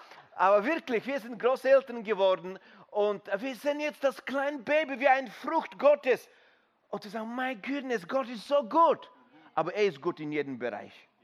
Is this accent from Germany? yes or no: no; Bulgaria; wir kommen aus Bulgarien, wir sind Pastoren dort